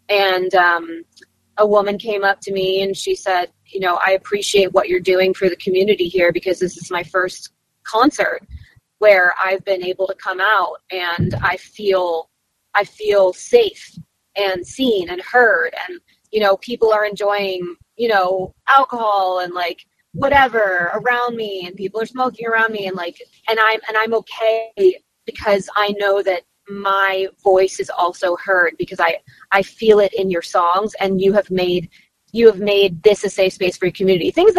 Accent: Virginia, United States; moved away as an adult; also born or lived in California; now in Nashville, United States; Originally, I'm from Virginia. And after I graduated college, I moved out to LA for a bit and then came to Nashville.

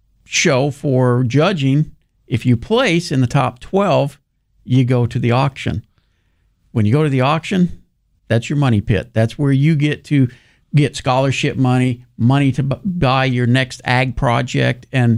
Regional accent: Pasadena, California, United States; I grew up in Pasadena.

